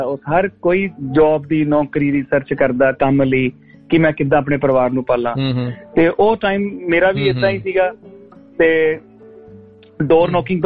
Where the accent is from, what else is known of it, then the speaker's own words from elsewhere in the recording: Beas, Punjab, India; moved away as an adult; now in Australia; ਮੈਂ ਜੀ ਪੰਜਾਬ ਚੋਂ ਰਹੀਆ ਅੰਮ੍ਰਿਤਸਰ ਡਿਸਟ੍ਰਿਕਟ ਵਿੱਚ ਬਿਆਸ ਦੇ ਨਾਲ ਰਹੀਆ ਮੈਂ ਉੱਥੋਂ ਦਾ ਜੰਮਪਲ ਹਾਂ ਤੇ 2008 ਵਿੱਚ ਆਸਟ੍ਰੇਲੀਆ ਆਇਆ ਸੀ